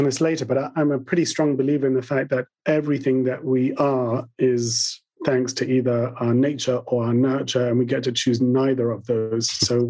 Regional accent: London, United Kingdom; born there; accent: London; also born or lived in Palo Alto, California, United States; So I was born in London, and I still have the remnants of a London accent. My parents were born in London, but at a young age, I moved to California. And actually, I was a toddler around Palo Alto

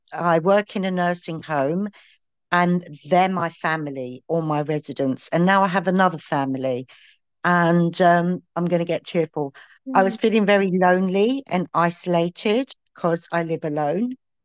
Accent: London, United Kingdom; I'm from London.

